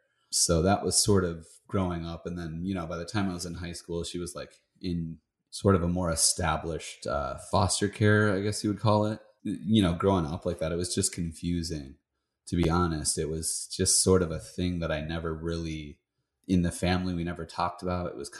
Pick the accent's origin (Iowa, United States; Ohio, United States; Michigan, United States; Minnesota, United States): Michigan, United States; I grew up in Southwest Michigan, big family. We had 8 kids, 2 stepkids. Kind of grew up in the... not really rural. It was sort of like hugging right up against the lake.